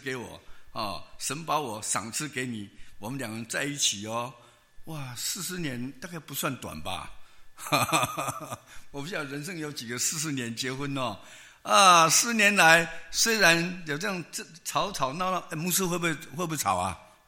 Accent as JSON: {"language": "Chinese", "country": "China", "said": "那我们东方呢，我们中国人呢，传统上都是长辈在管理整个家庭"}